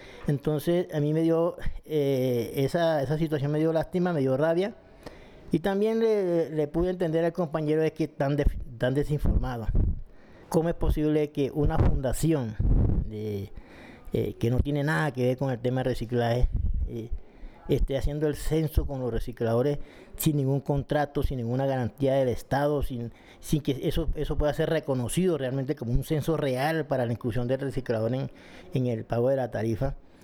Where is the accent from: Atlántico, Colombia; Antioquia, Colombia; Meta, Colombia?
Atlántico, Colombia; Barranquilla; lo que vi en mi tierra y cercana de mi tierra, que es el área metropolitana de Barranquilla